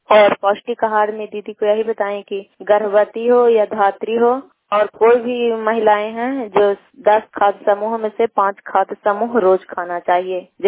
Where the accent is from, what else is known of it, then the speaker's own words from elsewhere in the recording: Bihar, India; प्रखंड नगाना सा, पंचायत खजरा, क्लस्टर भोगी, नालंदा की निवासी हूँ।